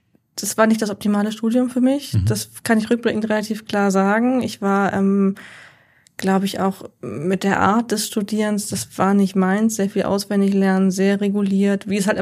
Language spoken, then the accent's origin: German; Verden an der Aller, Lower Saxony, Germany; Ja, in Pferden an der Aller.